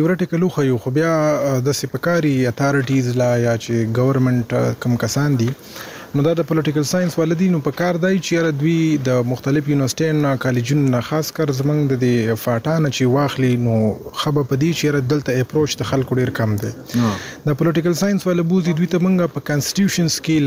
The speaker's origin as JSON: {"language": "Pashto", "region": "Khyber Pakhtunkhwa", "country": "Pakistan", "said": "بر د مومندو سب خیل"}